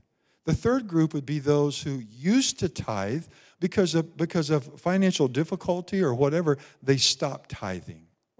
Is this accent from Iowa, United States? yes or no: yes; Iowa, United States; I grew up in Iowa. It snows up there in the winter. Gets real cold, more than down here, okay?